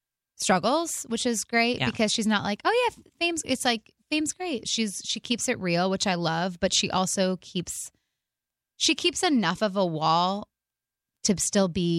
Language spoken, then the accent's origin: English; Michigan, United States; I forget that we're from Michigan.